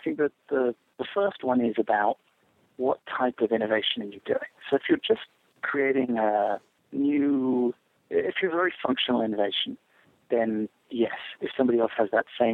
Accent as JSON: {"language": "English", "region": "England", "country": "United Kingdom", "tie": "born or raised there", "lives_now": "United States", "said": "I grew up in England and then came to America"}